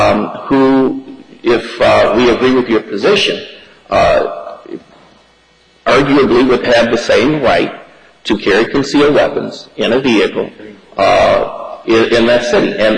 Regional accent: Milwaukee, Wisconsin, United States; And I come from Milwaukee.

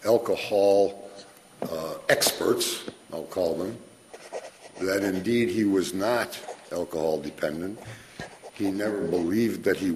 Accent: New Richmond, Wisconsin, United States; I'm from New Richmond, Wisconsin

